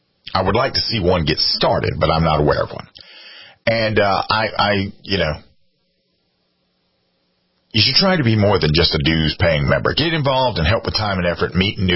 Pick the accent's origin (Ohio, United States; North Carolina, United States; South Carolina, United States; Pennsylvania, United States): South Carolina, United States; Like in my home state, right, if there's going to be a demonstration or a protest or an event at the State House of South Carolina